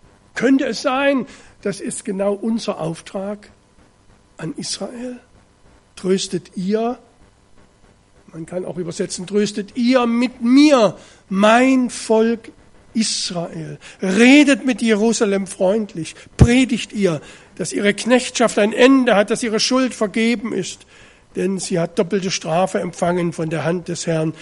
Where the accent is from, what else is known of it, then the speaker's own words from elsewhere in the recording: Germany; ich komme aus Deutschland. Ich bin hier mit einer kleinen Gruppe Christen.